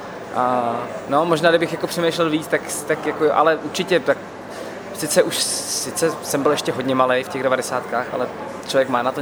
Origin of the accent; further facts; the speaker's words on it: České Budějovice, South Bohemian Region, Czechia; Takže já jsem si toho docela vyzkoušel dost tam u nás v Budějovicích. Ale byly to hezký léta, no, tak vzpomínám na to fajn. Hlavně jsou to ty Budějovice, na které mám prostě hezký vzpomínky. Už tam teď nebydlím